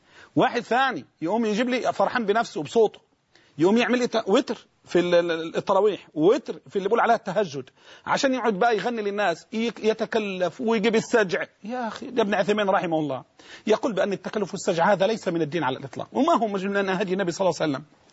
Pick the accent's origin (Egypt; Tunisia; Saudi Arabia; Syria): Egypt; أصل القيام إحنا عندنا في مصر